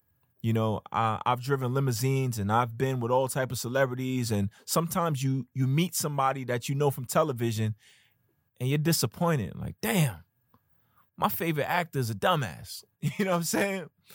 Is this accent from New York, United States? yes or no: yes; Brooklyn, New York, United States; He's from Brooklyn. I'm from Brooklyn. Like, it's a perfect match.